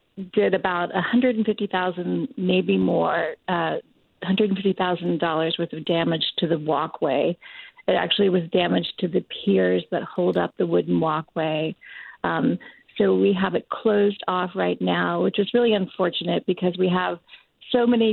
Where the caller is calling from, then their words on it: Port Clyde, Maine, United States; I'm calling from the Marshall Point Lighthouse and Museum in Port Clyde, where I'm a volunteer, but I also am the incredibly lucky person who gets to live here.